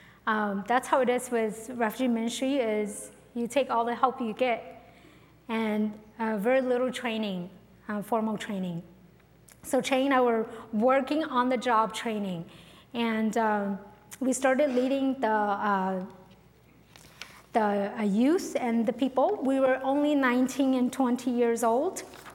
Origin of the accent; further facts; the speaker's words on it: Sacramento, California, United States; I grew up here in Sacramento.